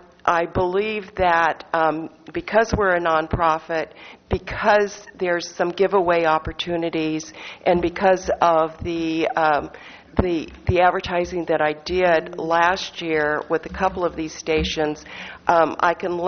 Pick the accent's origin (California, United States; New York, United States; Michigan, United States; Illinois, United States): California, United States; Bakersfield; And I'm formerly from Bakersfield, so I have some very good connections over there